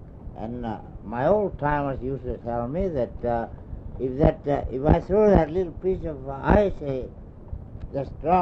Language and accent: English; Point Lake, Alaska, United States; I'm Eskimo. I used to hunt for a long time in my hometown, Point Lake.